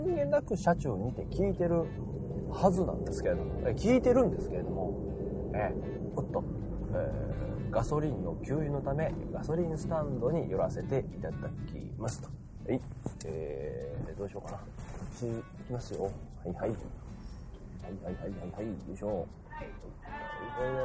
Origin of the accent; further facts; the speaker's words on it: Kyoto, Japan; 家内も京都の出身、私も京都の出身